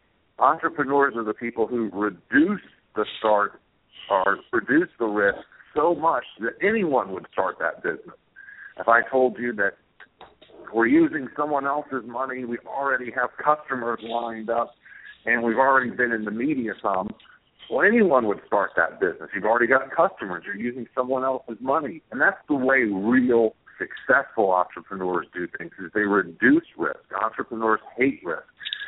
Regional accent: Atlanta, Georgia, United States; Well, I'm from Atlanta, Georgia, and I thought that I was going to be a Coca-Cola employee for life

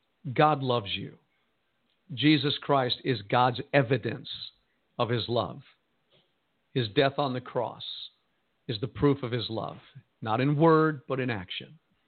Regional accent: United States; I'm an American. It is because I am a Christian. It is because I'm born again.

